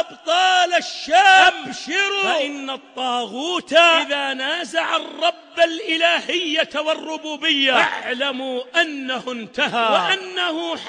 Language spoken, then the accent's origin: Arabic; Saudi Arabia; وإنهم والله لموجودون في بلادنا السعودية ودولنا الخليجية